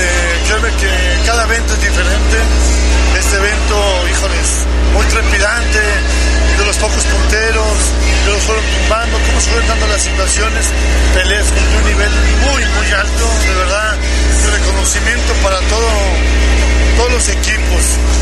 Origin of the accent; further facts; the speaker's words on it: Mexico; esto es parte de nuestra identidad como pueblo mexicano